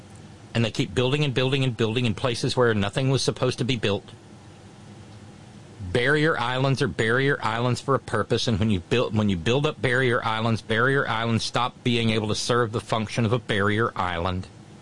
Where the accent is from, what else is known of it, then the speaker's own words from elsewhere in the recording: Alabama, United States; when I leave here and I go down to where I grew up in Alabama, which I will do next week.